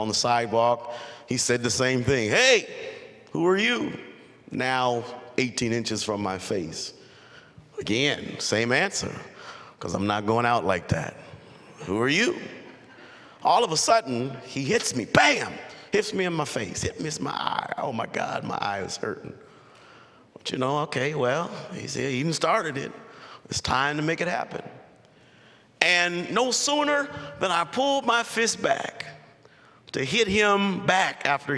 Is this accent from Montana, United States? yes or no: no; Richmond, California, United States; I'm from Richmond, California. And it is every bit of hood and ghetto that you could think.